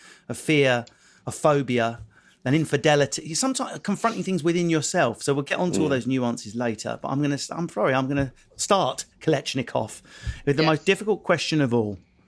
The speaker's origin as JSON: {"language": "English", "region": "East of England", "country": "United Kingdom", "said": "So Kel, seeing as I'm from Essex, that's now your name."}